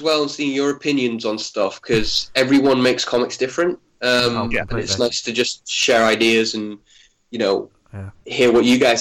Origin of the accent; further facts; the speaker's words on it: North West England, United Kingdom; It's all set in rural Cumbria, where I grew up in the Lake District.